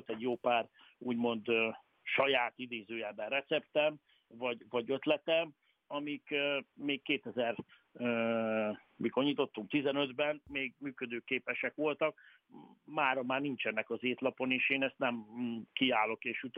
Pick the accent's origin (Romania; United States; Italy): Italy; now in Hungary; Én 1990-es évek elején kerültem kicsi gyerekként Olaszországba, és ebben nőttem fel szüleimmel, aztán középiskola és a vendéglátóit végeztem Olaszországban